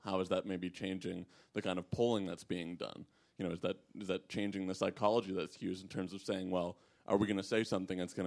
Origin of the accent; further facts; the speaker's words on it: Acton, Massachusetts, United States; I'm from Acton, Massachusetts.